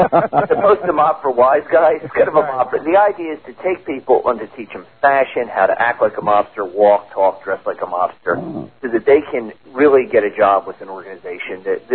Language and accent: English; Philadelphia, Pennsylvania, United States; growing up in Philly, you grow up with a lot of guys that end up, going into the mob.